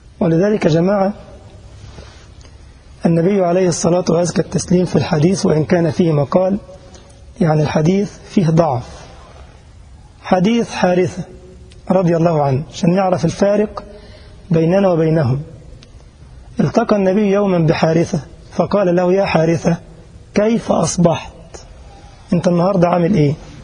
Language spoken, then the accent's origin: Arabic; Egypt; هو عندنا في مصر يقول لك من جاور السعيد يسعد.